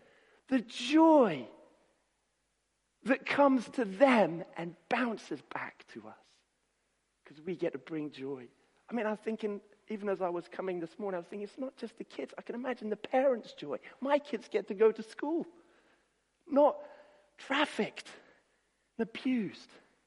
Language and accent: English; Nairobi, Kenya; When I was growing up in Nairobi in Kenya, I used to go to Nairobi Baptist Church.